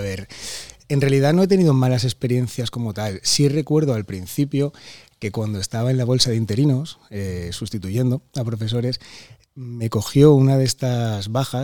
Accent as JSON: {"language": "Spanish", "town": "Valencia", "region": "Valencian Community", "country": "Spain", "tie": "born there", "said": "Nací aquí en Valencia, en esta ciudad tan bonita."}